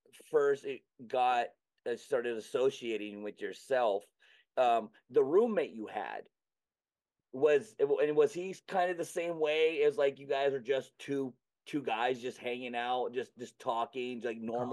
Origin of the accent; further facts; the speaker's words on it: Maine, United States; also born or lived in Florida; I grew up in Florida till the age of 10, and then I got moved to Central Maine.